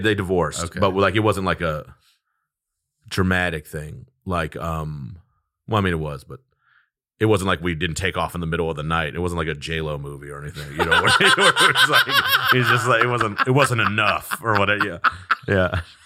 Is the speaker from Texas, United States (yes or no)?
yes; Fort Worth, Texas, United States; moved away; Like broad strokes, I'm from Fort Worth, Texas, South Side. But I haven't lived there in 20 years, so I guess I'm like from all over a little bit.